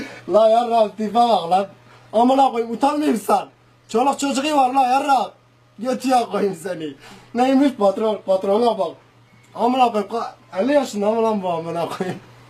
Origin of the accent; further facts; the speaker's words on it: Siverek, Şanlıurfa, Turkey; Artı ben Urfalı değilim moruk. Ben Siverekliyim. Zazayım.